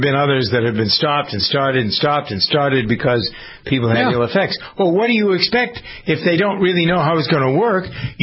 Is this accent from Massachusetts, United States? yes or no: yes; Framingham, Massachusetts, United States; born or raised there